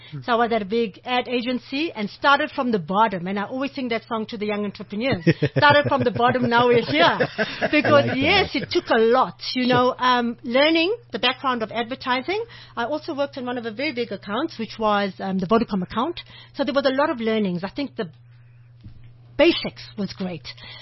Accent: Zimbabwe; moved away; Initially, I'm from Zimbabwe, from Uncle Bob's place. And I've been here since, I think that's really going to give my age away, but since 1989.

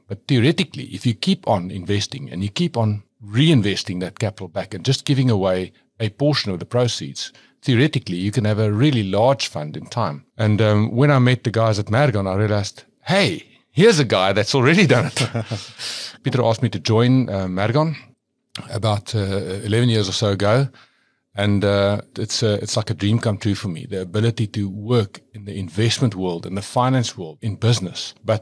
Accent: Pretoria, Gauteng, South Africa; now in Stellenbosch, South Africa; Born and bred in Pretoria, and but now I live in Stellenbosch.

